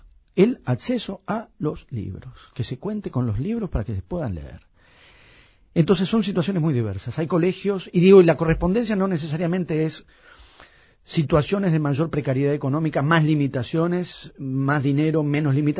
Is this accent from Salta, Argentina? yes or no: no; Buenos Aires, Argentina; soy un porteño de clase media